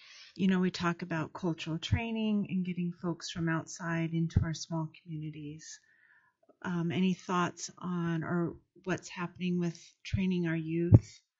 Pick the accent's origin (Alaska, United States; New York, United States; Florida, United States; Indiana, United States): Alaska, United States; Fairbanks; I'm from Fairbanks, Alaska, and so this is very near and dear to our community, this epidemic, I guess you would say.